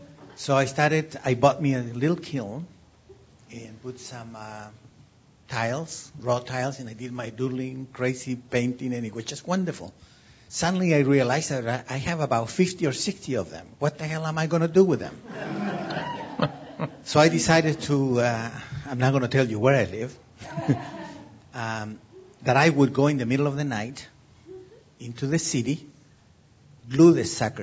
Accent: Chile; because I think I'm originally from Chile

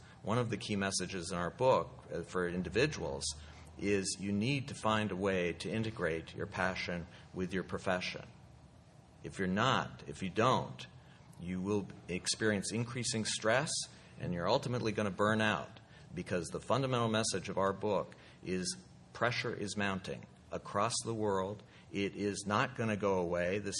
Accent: California, United States; Well, they ask me where I'm from, and I say, I'm from California.

